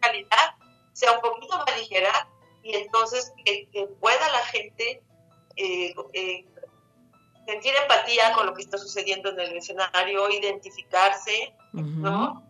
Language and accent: Spanish; Poza Rica, Veracruz, Mexico; Hace años tuve una función en mi tierra, en Poza Rica